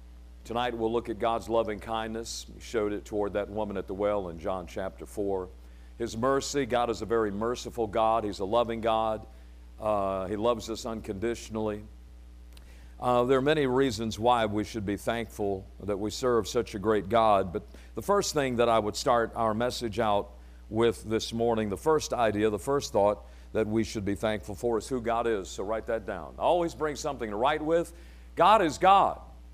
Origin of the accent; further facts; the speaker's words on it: Detroit, Michigan, United States; Growing up in Detroit, listen, my mother walked me to the bus stop.